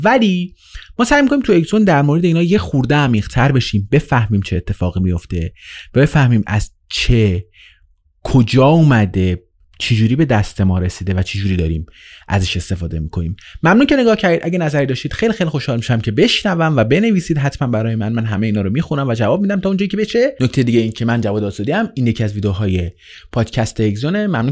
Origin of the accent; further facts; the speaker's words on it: Iran; born there; ولی حالا توی ایران به دنیا اومدم